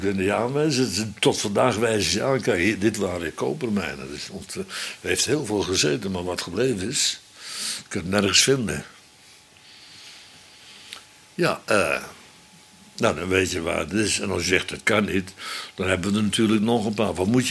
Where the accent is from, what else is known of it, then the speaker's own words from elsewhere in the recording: Netherlands; born there; Dus beneden de Oude Rijn, zal ik maar zeggen, waar ik geboren ben, aan het zuiden daarvan